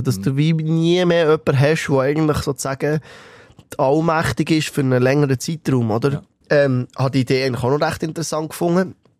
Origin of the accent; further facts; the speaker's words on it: Switzerland; bei uns in der Schweiz funktioniert es auch mit den 7 Bundesräten